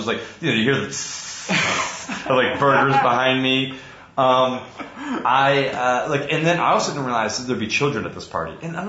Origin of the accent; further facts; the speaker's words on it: Palatine, Illinois, United States; born there; I was born in Palatine, Illinois, USA, back in 1976.